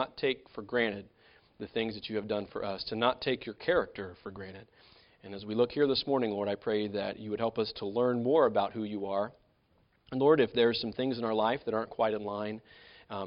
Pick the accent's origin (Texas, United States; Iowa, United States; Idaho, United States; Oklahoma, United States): Oklahoma, United States; Mangum; also born or lived in Illinois / Tulsa; shortly after I moved to Oklahoma as a boy, I moved here from Illinois and to the Tulsa area. And then when I was in junior high school, we moved to Mangum, the Mangum area.